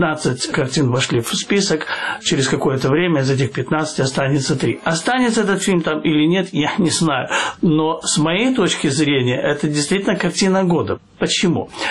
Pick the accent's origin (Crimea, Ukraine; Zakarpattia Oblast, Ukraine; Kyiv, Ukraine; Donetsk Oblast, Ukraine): Kyiv, Ukraine; Может быть, потому что я киевлянин.